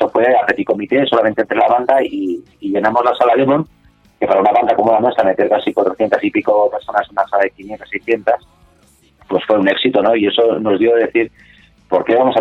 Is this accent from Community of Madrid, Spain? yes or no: yes; Madrid, Community of Madrid, Spain; yo soy de aquí de Hortaleza